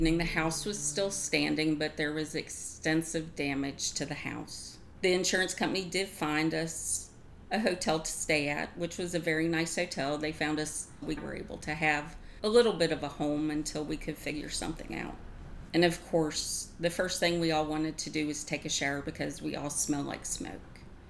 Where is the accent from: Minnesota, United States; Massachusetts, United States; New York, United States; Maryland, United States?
Maryland, United States; born there; also born or lived in Mississippi / Arizona; I was born in Maryland, moved to Mississippi, then to Arizona, and then back here.